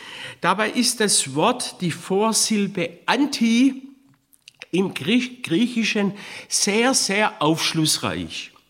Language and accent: German; Korntal, Baden-Württemberg, Germany; aus meiner Heimatgemeinde Korndal, wo ich herstamme